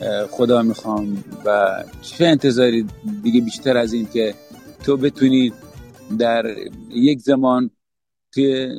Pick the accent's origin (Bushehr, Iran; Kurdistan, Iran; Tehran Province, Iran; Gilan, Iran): Bushehr, Iran; من نمیخوام به عنوان یه بوشهری فخر بپوشم